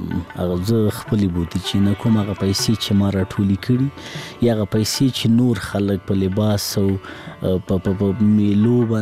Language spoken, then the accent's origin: Pashto; Laghman, Afghanistan; زه په لغمان کې پیدا شوم، په لغمان کې رالوی شوم، خوانځي مې په لغمان کې لوستې، هغه کتابو او تعلیم او کتابچی او قلم سره زه په لغمان کې آشنا شوم.